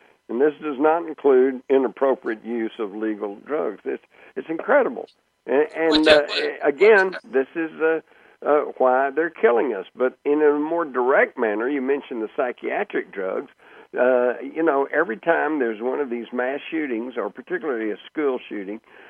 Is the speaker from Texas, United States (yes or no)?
yes; Texas, United States; I grew up in Texas. We took guns to school, all right?